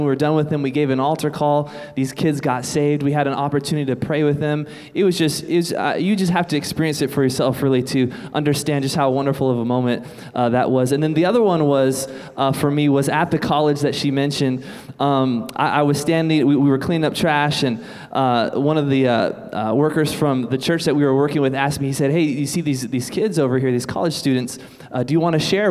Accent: United States; I'm from America, and I'm a pastor, and I work with people who look just like you.

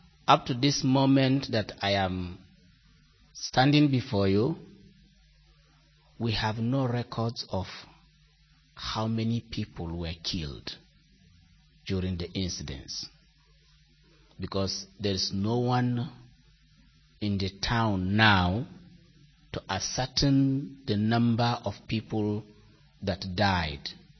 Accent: Nigeria; I am from Nigeria. And it happens that I came from the state that is suffering or passing through persecution now at this time.

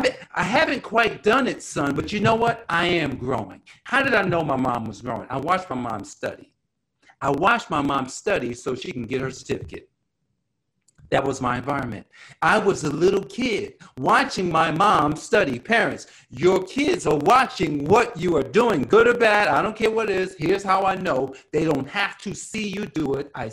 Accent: Newark, New Jersey, United States; And I watched her because we grew up in Newark, New Jersey, South 7th Street, Orton Street.

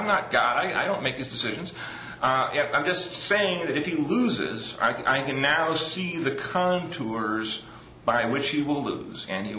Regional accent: Chicago, Illinois, United States; Look, I grew up in Chicago.

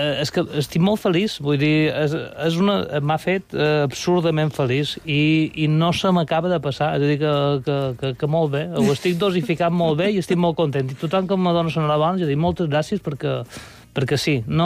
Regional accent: Palma, Balearic Islands, Spain; Sí, jo som de Palma, nascut a Palma. Jo som palmerat. De la meva família jo som … saps? Vull dir, sí, perquè som nascut a Palma. Jo som el petit de tres germans i som l'únic nascut a Palma.

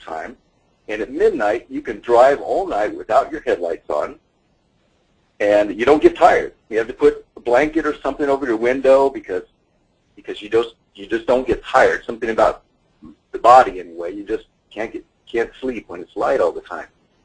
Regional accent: North Pole, Alaska, United States; But growing up in Alaska, it's extremely cold, as you might imagine, 60 degrees below zero every winter.

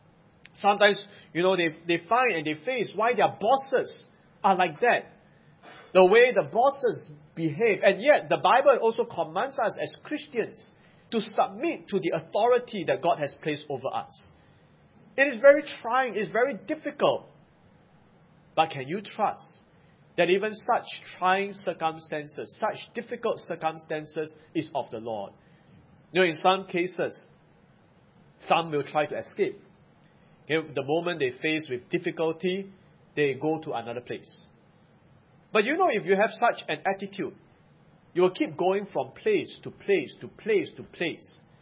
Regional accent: Singapore; growing up in Singapore

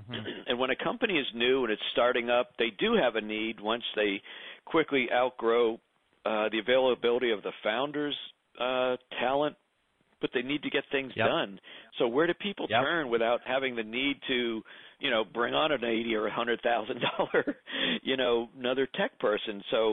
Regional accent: New England, United States; I'm originally from New England.

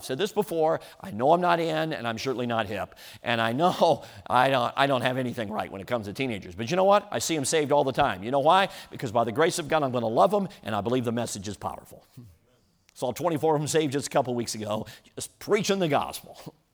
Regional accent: Chicago, Illinois, United States; Back when I was growing up, I grew up in Chicago.

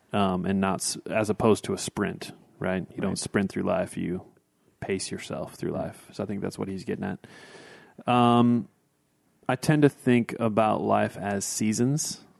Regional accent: Midwest, United States; And we grew up in the Midwest, both my wife and I. So we anticipated seasons.

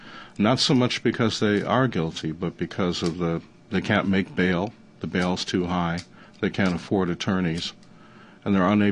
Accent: Wisconsin, United States; Because I was from Wisconsin, I was a Yankee.

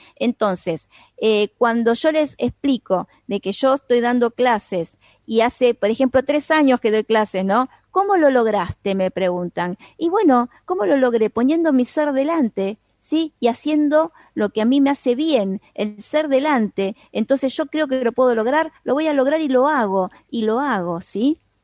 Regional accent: Lanús, Buenos Aires Province, Argentina; porque ella es de zona sur como yo. Las de zona sur somos de armas llevar, granate, porque soy de Lanús.

